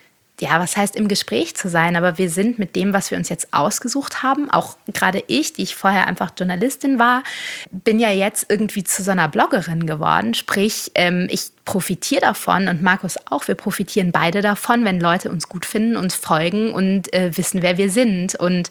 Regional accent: Schleswig-Holstein, Germany; ich komme ja aus Schleswig-Holstein, wo es wirklich viele Hofläden gibt

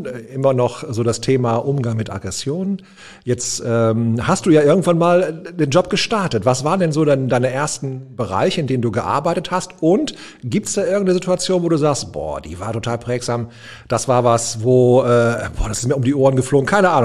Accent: North Rhine-Westphalia, Germany; ich bin der Junge aus dem Pott. Also ich glaube, das ist ziemlich prägsam. Ich bin hier im Ruhrgebiet groß geworden, geboren auf Stahl und Kohle

